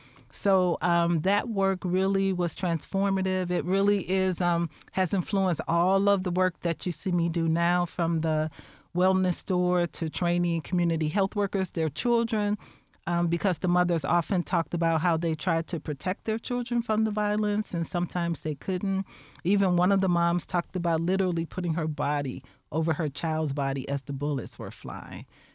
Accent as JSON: {"language": "English", "town": "Chicago", "region": "Illinois", "country": "United States", "lives_now": "Champaign, United States", "said": "My family is here in Champaign, but we're also from Chicago."}